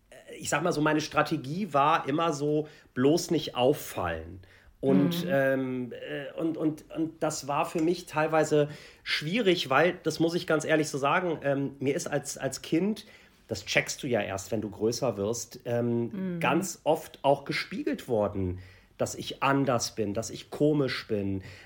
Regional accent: Germany; ich bin halt hier aufgewachsen in Deutschland. Mein Papa, wie gesagt, ist Iraner, meine Mama Deutsche.

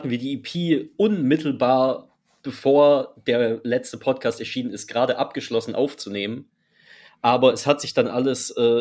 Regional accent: Freiburg, Baden-Württemberg, Germany; Wir kommen ursprünglich aus Freiburg.

